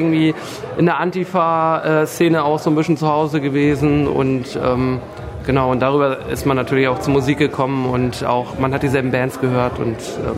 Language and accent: German; Neumünster, Schleswig-Holstein, Germany; wir kommen ursprünglich aus Neumünster oder sind, nee, nicht direkt aus Neumünster, aber aus dem Umfeld, so sind dort auch sozialisiert durch die AJZ, also die Aktion Jugendzentrum dort